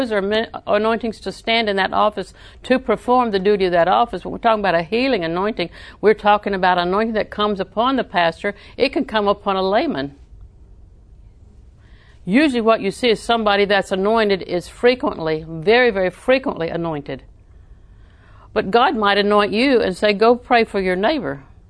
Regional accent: Southern United States, United States; I was raised in Southern tradition of thank you, yes, ma'am, no, ma'am.

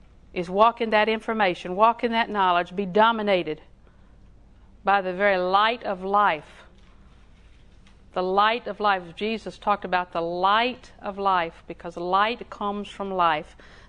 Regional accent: Auburndale, Florida, United States; born or raised there

